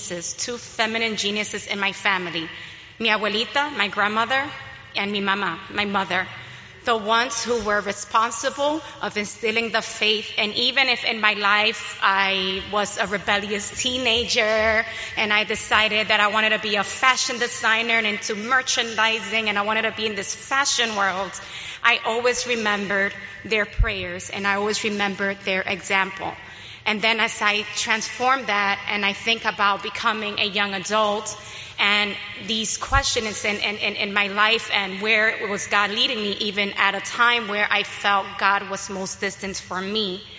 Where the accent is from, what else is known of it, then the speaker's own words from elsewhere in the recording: New York City, New York, United States; I am a native from New York City.